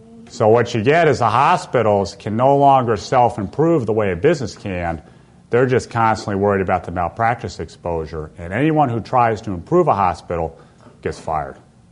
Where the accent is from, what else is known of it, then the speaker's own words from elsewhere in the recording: New York, United States; Well, I spoke about how I'm from the New York area and how those buildings collapsed prematurely.